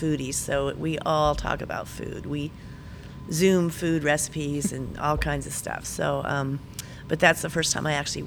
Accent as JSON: {"language": "English", "region": "California", "country": "United States", "moved": "yes", "said": "I'm originally from California."}